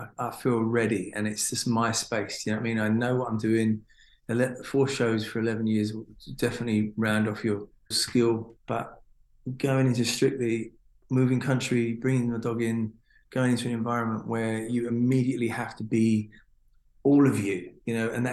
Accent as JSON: {"language": "English", "region": "London", "country": "United Kingdom", "said": "And being a Londoner, a big part of, I guess, our growing up."}